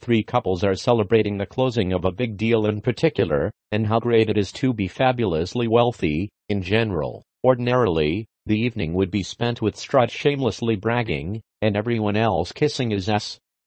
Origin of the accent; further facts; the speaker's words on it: Boulder, Colorado, United States; I grew up in Boulder, and as the years have gone on, my beloved hometown has transformed from an intellectual college town that embraced weirdness to an enclave for the rich, Beverly Hills by the Flatirons.